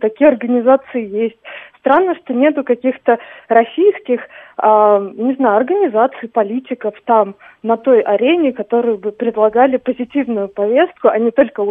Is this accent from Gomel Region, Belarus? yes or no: no; Vitebsk, Vitebsk Region, Belarus; я абсолютно пророссийский человек. Я из Витебска.